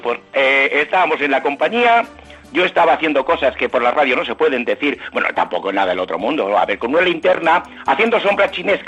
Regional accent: Santiago de la Espada, Andalusia, Spain; pasando mi pueblo, allí Santiago la Espada, Jaén

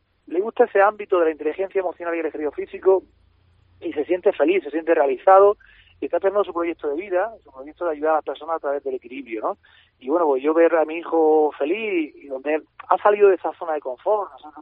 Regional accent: Almería, Andalusia, Spain; cada vez soy más almeriense, más orgulloso de mi provincia, de mi tierra, más feliz

